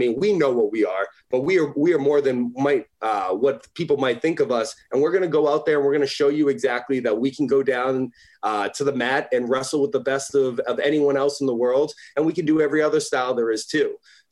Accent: Northeast, United States; as a kid growing up in the Northeast

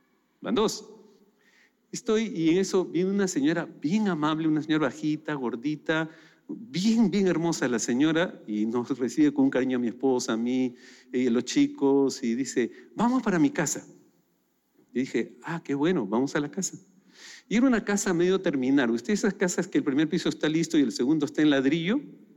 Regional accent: Lima, Peru; Mi padre es de Lima, yo soy de Lima

